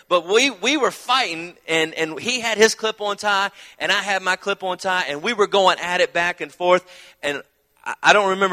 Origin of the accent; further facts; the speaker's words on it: Kentucky, United States; Again, did I mention I'm from Kentucky?